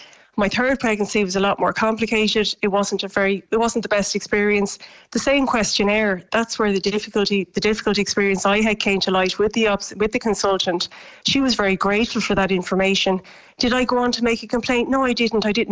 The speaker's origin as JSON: {"language": "English", "country": "Ireland", "said": "We, as Irish people, we love to have that interpersonal relationship, especially with our doctor."}